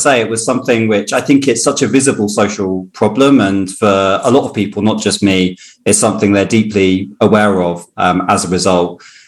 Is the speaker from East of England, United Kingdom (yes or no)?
yes; Cambridge, East of England, United Kingdom; now in London, United Kingdom; So I grew up in Cambridge and moved to London. So both pretty affluent cities, particularly London